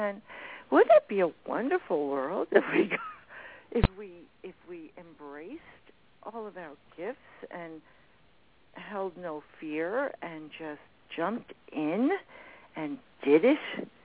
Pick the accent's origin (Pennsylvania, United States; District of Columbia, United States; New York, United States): New York, United States; Bronx; born there; now in Bolton Landing, United States; I was born in the Bronx.